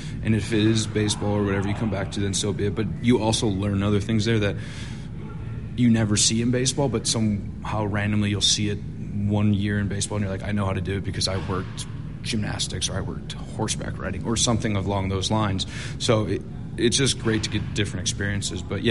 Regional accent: United States; don't get me wrong, I'm American. I grew up watching football. I, you know, played football in high school.

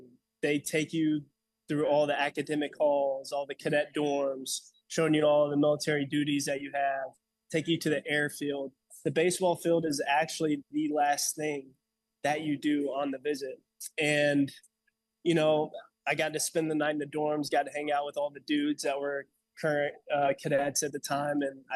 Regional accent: Auburn, Alabama, United States; also born or lived in Carrollton, Georgia; Yeah, so I was born in Carrollton, Georgia. Moved to Auburn whenever my dad got a new job when I was in around fifth grade. So I basically like went to high school, grew up the second part of my life in Auburn.

